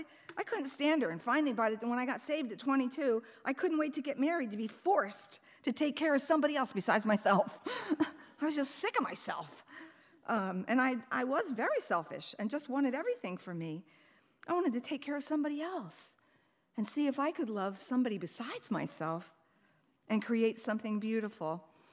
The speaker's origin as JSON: {"language": "English", "region": "East Coast", "country": "United States", "tie": "born or raised there", "said": "We had powdered milk and rice, and I was raised on the East Coast."}